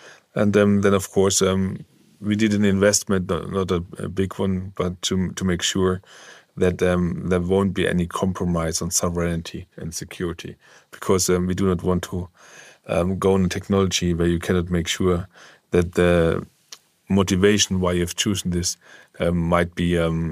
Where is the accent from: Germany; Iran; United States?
Germany; When I came from Germany, we are so over-engineered and bureaucratic.